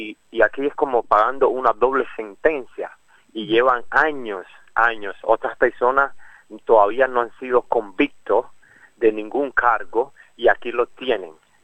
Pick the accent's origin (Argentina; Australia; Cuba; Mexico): Australia; Sydney, New South Wales; yo que soy de Sydney, ¿qué yo hago en Perth?